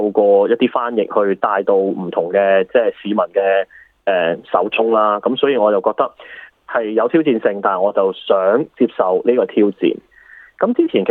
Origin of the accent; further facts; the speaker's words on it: Macau; moved away as an adult; now in Sydney, Australia; 係啦，係土生土長澳門人，咁就18歲先至離開家鄉啦，叫做機緣巧合就嚟到悉尼讀書，咁跟住就真係落地生根咯。